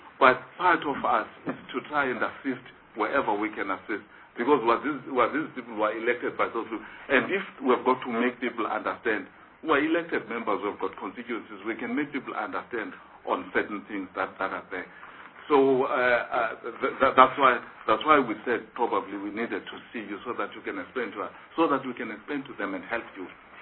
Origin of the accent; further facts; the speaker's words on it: South Africa; as South African community people, we must just have hope that this is not going to happen further